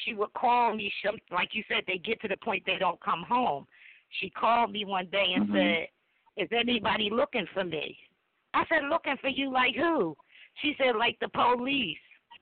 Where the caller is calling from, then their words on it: Philadelphia, Pennsylvania, United States; from Philadelphia.